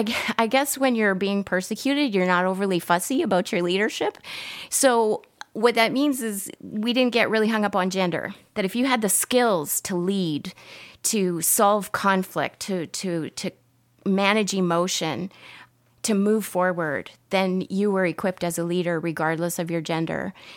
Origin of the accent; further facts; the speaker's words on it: Canada; And instantly I said, "Well, I'm Canadian."